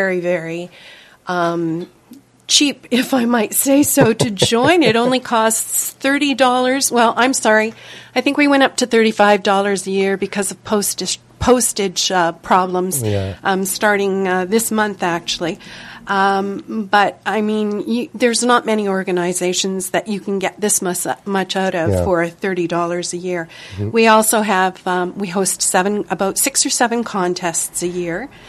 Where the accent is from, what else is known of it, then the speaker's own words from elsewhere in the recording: Stony Creek, Ontario, Canada; I'm from Stony Creek.